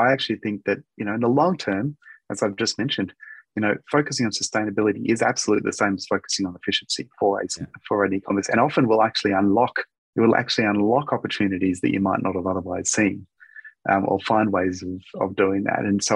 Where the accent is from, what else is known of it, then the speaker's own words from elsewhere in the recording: Brisbane, Queensland, Australia; My hometown in Australia, Brisbane, just went through massive floods.